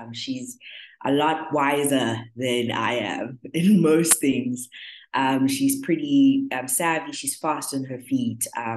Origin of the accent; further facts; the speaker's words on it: Durban, KwaZulu-Natal, South Africa; I grew up in Durban. I think that's a good place to start. I was born, raised, and grew up in the beautiful city of Durban. I was raised in Mlazi Township. I am a last born